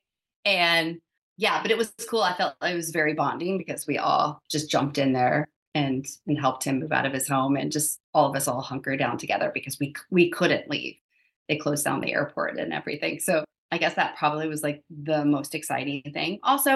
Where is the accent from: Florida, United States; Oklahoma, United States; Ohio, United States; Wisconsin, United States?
Florida, United States; accent: Southern; I had a little bit of a Southern accent growing up in Northern Florida. And I still say y'all.